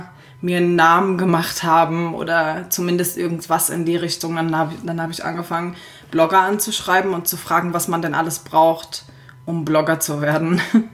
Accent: Berlin, Germany; also ich komme im Ursprung aus Berlin, aus der wunderschönsten Stadt der Welt.

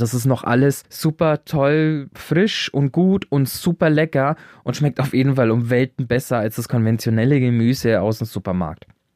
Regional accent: Berlin, Germany; vor allem für mich als Berliner

